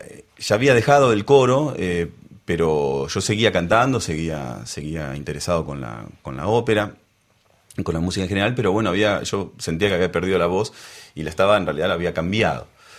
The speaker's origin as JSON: {"language": "Spanish", "region": "Buenos Aires", "country": "Argentina", "moved": "as an adult", "lives_now": "Paris, France", "said": "hasta ese momento yo vivía en Buenos Aires, y si bien ya había comenzado mis primeros pasos en mi país, en los teatros de Buenos Aires"}